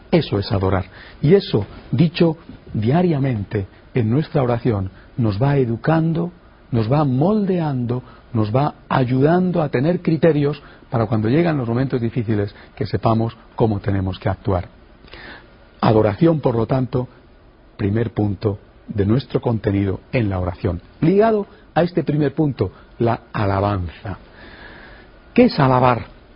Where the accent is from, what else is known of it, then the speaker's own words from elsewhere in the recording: Spain; yo vengo de España